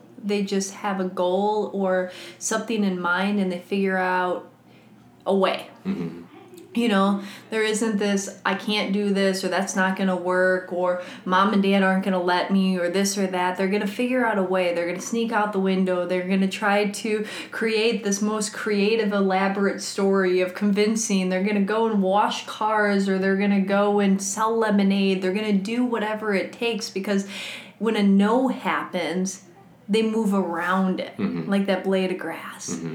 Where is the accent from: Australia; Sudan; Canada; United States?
United States; Midwest; because I'm from the Midwest and I have people, you know, friends in different places and stuff like